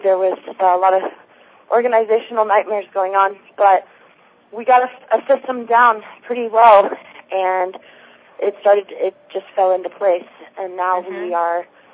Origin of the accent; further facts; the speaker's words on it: Fordland, Missouri, United States; moved away as an adult; now in Tulsa, United States; I'm 28 years old, and I'm from Fordland, Missouri. I moved to Tulsa, Oklahoma about 8 months ago